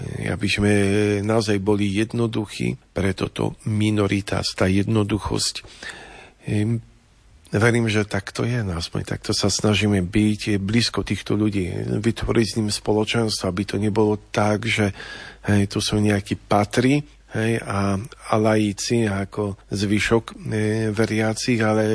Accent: Polish-Slovak border area, Poland; Možno podľa prízvuku niektorí ste už na to prišli, že môj pôvod je z Poľska, ale z toho pohraničia polsko-slovenského, takže v podstate ja vždy hovorím, že som sa narodil na Colnici, lebo naozaj veľmi, veľmi blízko hraníc so Slovenskom.

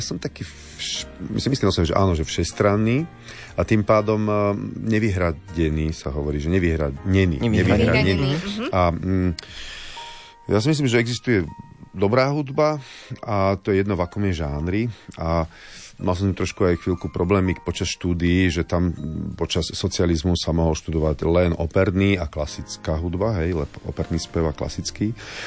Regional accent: Dolný Hričov, Žilina Region, Slovakia; Ale my sme mali strom, ešte keď som vyrastal v Dolnom Hričove, na dvore, taký oriešok za domom.

